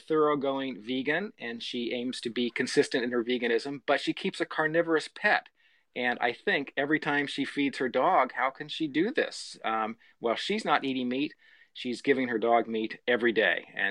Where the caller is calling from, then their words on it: Davis, California, United States; I'm from Davis, California.